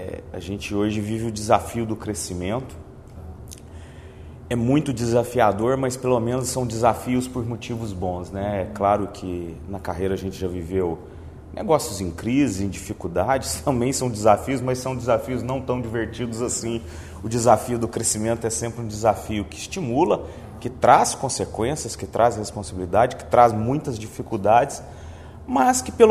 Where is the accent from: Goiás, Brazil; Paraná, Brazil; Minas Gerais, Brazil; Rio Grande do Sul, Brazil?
Minas Gerais, Brazil; Sou engenheiro de formação, sou mineiro, sou casado com a Raquel, pai da Manuela. Já estou aqui no Espírito Santo há 20 anos